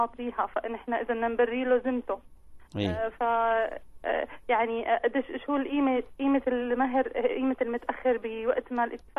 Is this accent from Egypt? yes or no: no; Syria; now in France; نحن هلا في قسم من اخواتي بسوريا. احنا من سوريا بالاساس. طيب. انا متزوجه بفرنسا.